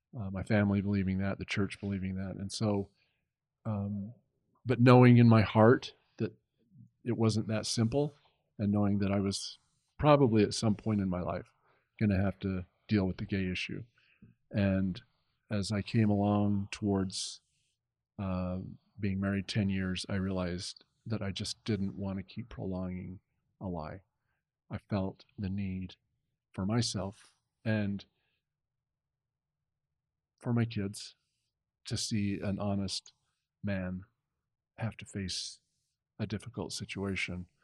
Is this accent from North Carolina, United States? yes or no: no; Pleasant Grove, Utah, United States; Born and raised, in Pleasant Grove